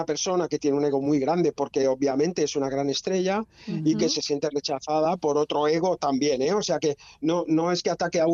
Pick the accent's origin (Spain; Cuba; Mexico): Spain; Barcelona, Catalonia; yo vengo de donde vengo de un barrio periférico de Barcelona donde en los años 80 pues o corrías o te pegabas con los otros críos